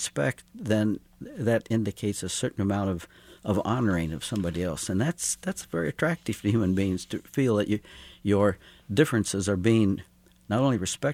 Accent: Kansas City, Missouri, United States; now in Columbia, United States; Since we're here in Kansas City, my hometown, as I live in Columbia now but grew up here

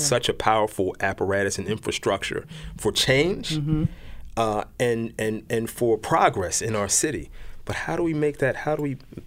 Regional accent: Baltimore, Maryland, United States; maybe it is just because I'm from West Baltimore and grew up around Mondawmin or whatever it is.

